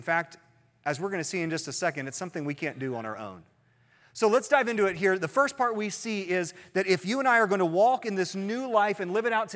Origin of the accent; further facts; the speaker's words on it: Christiansburg, Virginia, United States; So I grew up in Christiansburg, and the farmhouse was like the place to eat at the time.